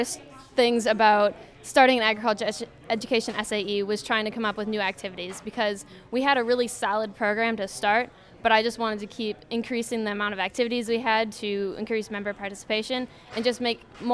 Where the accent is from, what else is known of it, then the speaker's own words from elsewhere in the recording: Spencer, Wisconsin, United States; I'm from Spencer, Wisconsin. I graduated from Spencer High School in 2017